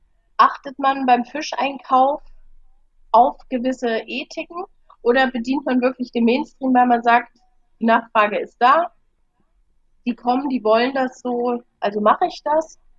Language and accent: German; Germany; Weißt du, wenn ich als Deutsche mit Kardamom arbeite, boah, was bin ich da vorsichtig und unsicher und dieses.